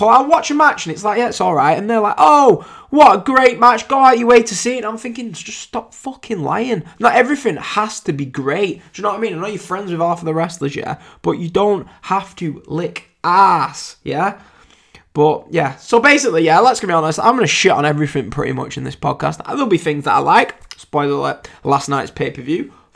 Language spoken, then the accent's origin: English; England, United Kingdom; because unless you can't tell by my accent, I'm English.